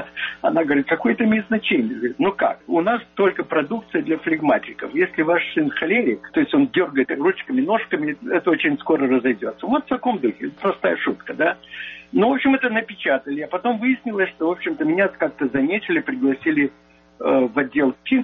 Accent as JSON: {"language": "Russian", "town": "Odesa", "region": "Odesa Oblast", "country": "Ukraine", "said": "у вас какой-то акцент, откуда вы? Я говорю: из Одессы."}